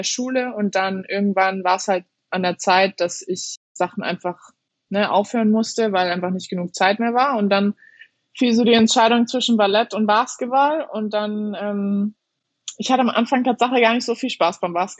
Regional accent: Landsberg am Lech, Bavaria, Germany; Das ist meine Geburtsstadt, ja.

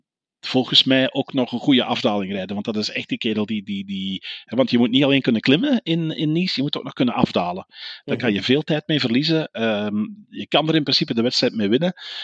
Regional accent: Belgium; Ik ben Belg.

